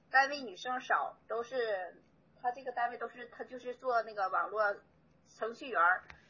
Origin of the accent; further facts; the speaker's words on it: Changchun, Jilin, China; 现在在出差，在湖南呢。我们是长春的。